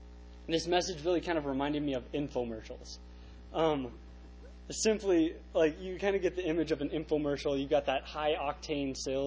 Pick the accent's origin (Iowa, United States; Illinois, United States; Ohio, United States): Iowa, United States; Cedar Rapids; Growing up in Cedar Rapids, we weren't really that far away from Chicago.